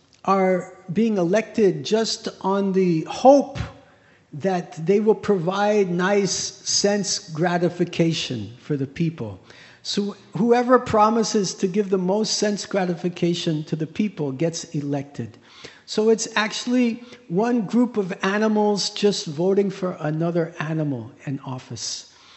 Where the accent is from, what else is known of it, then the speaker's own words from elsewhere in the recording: United States; I grew up in the United States